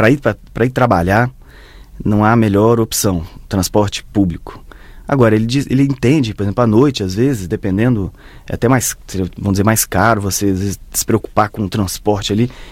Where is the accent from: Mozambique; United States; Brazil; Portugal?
Brazil; Brasília, Federal District; Aqui, para nós que somos aqui de Brasília